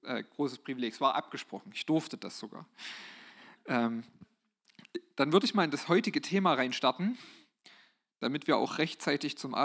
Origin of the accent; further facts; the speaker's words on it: Schneeberg, Saxony, Germany; Ich komme aus Schneeberg.